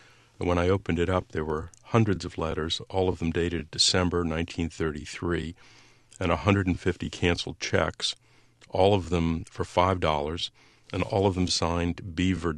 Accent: Canton, United States; it was more money than most people in my hometown of Canton had seen in memory. Unemployment was 50%, that's the estimate, back then in my hometown.

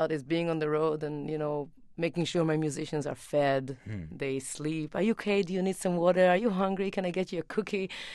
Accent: Israel; now in United States; I grew up playing with my brothers, playing with all our friends growing up in Israel. And I never thought of myself as being different until I got to the United States

